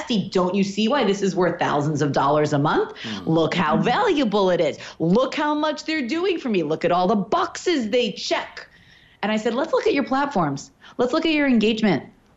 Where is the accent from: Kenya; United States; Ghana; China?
United States; New York; That's exactly what I envision. I'm from New York.